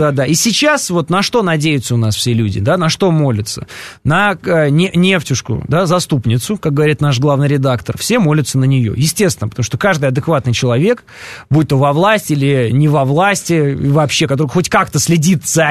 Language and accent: Russian; Orenburg Oblast, Russia; я вот, например, из Оренбургской области, где все дома газифицированы.